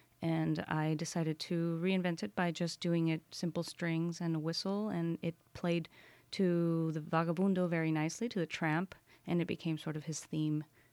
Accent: New York, United States; But I'm from New York, so I'm a little bit distanced to actually have worked with Milagro before.

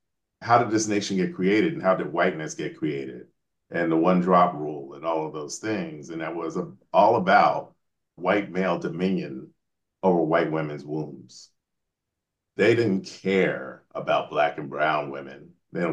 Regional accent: United States; And obviously, I'm Black American, so I'm writing for Black people all the time.

